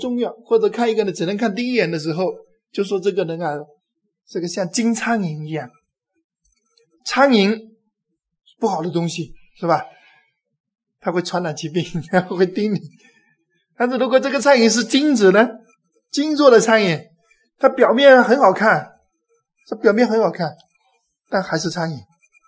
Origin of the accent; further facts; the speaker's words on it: China; 我们中国人过节现在已经这个味道很淡了